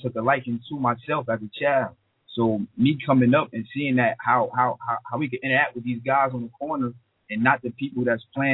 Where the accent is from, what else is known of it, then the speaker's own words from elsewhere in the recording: Newark, New Jersey, United States; I'm from Newark.